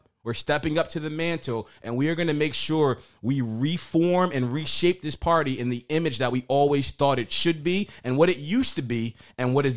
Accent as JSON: {"language": "English", "region": "New Jersey", "country": "United States", "said": "We're from Jersey anyway. People like us, we don't have fear."}